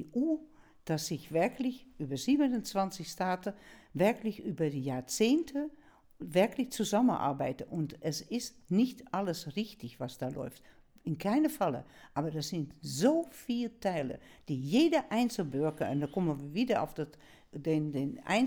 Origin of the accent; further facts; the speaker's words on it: Netherlands; als Niederländerin, Niederländerdeutsche, würde ich sagen